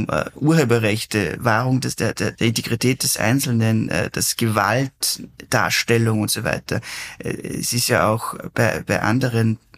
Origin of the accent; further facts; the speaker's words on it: Schlierbach, Upper Austria, Austria; Also ich bin aufgewachsen in Schlierbach, das ist noch immer wichtig